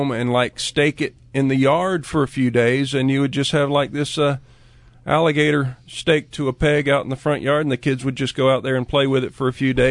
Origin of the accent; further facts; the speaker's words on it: Lakeland, Florida, United States; You knew I was from Lakeland?